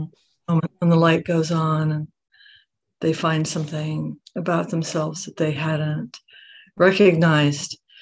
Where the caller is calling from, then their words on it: Portland, Oregon, United States; I'm calling in from Portland, Oregon.